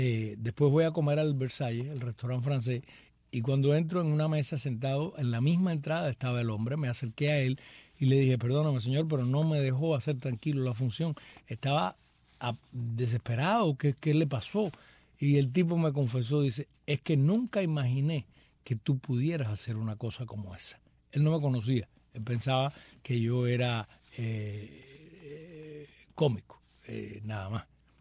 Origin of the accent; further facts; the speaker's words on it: Camagüey, Cuba; Soy camagüeyana como tú.